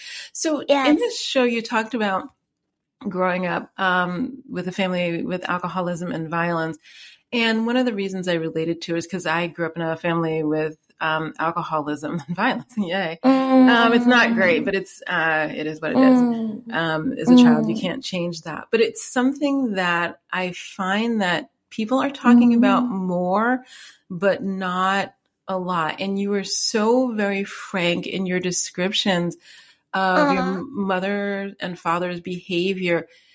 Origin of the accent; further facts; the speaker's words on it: New York City, New York, United States; I went there after graduate school. I'm from New York City and then I live here, but that was